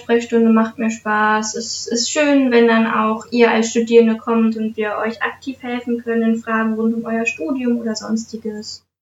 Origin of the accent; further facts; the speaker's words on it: Hannover, Lower Saxony, Germany; Wie bereits erwähnt, komme ich aus dem Norden Hannovers.